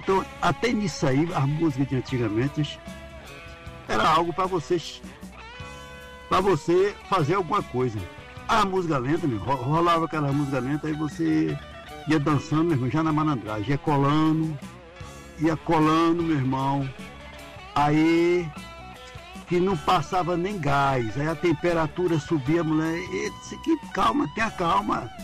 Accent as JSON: {"language": "Portuguese", "region": "Bahia", "country": "Brazil", "tie": "born there", "said": "eu nasci numa cidade aí na Chapada Diamantina, uma cidade pequena."}